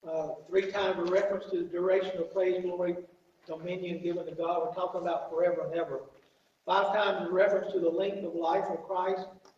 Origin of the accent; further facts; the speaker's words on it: Atlanta, Georgia, United States; And I know growing up in Atlanta, basically take the garbage, pile it up, and set it on fire.